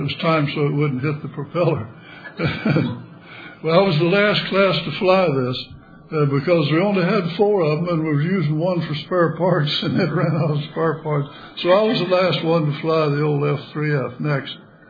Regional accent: Texas, United States; I grew up in West Texas

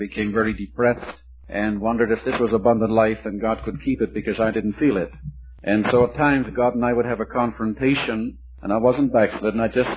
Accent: Canada; I'm a Canadian, and went to Canada to pastor interdenominational church.

